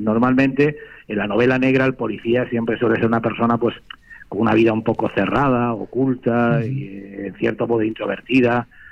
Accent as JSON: {"language": "Spanish", "town": "Sitges", "region": "Catalonia", "country": "Spain", "tie": "born or raised there", "said": "me voy a mi pueblo a Sitges mañana"}